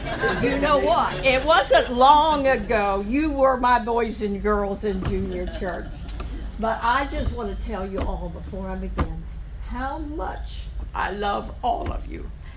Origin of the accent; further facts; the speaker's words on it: Washington, District of Columbia, United States; also born or lived in Ashland, Kentucky; I was born in Ashland, Kentucky. I spent most of my young years in Washington, D.C. We lived in Georgetown.